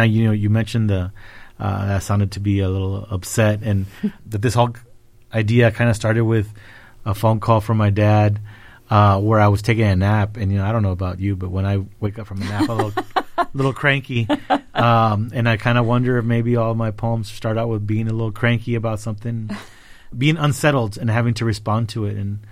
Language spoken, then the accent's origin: English; Texas, United States; You're stuck in the middle somewhere, and I'm from the Rio Grande Valley, which is the most middle you can think of.